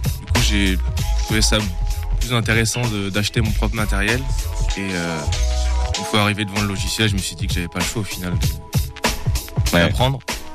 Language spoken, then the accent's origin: French; Angers, Pays de la Loire, France; rappeur d'Angers